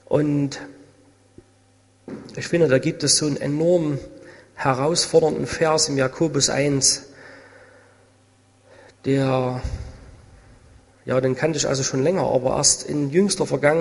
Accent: Zwickau, Saxony, Germany; das ist meine liebe Frau Christiane. Wie schon gehört, wir kommen aus Zwickau.

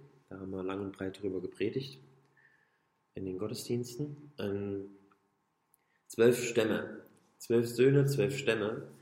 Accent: Germany; dass wir als Gemeinde und auch wir als Deutsche überhaupt eine ganz besondere Rolle da spielen.

